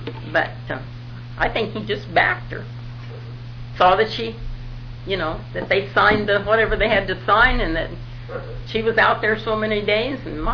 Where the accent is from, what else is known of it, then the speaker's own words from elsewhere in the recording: Enterprise, Oregon, United States; born there; I was born in Enterprise, Oregon, at the hospital, I think, in December 17th, 1918.